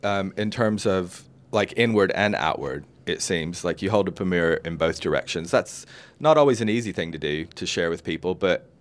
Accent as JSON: {"language": "English", "region": "Tennessee", "country": "United States", "said": "so I'm originally from Tennessee"}